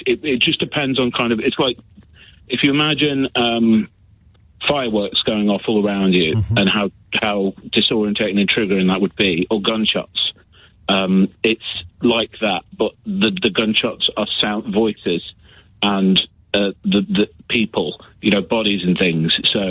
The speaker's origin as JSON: {"language": "English", "region": "West Midlands", "country": "United Kingdom", "tie": "born or raised there", "said": "I grew up in the Midlands, and I grew up really near Alton Towers"}